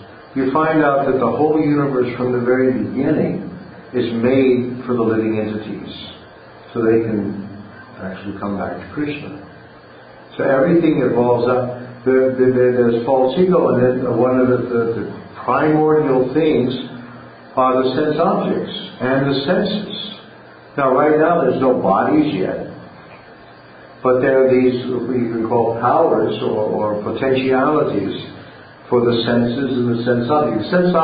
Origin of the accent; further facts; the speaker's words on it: Texas, United States; also born or lived in Oklahoma; So I grew up in Texas and Oklahoma. It makes me feel right at home.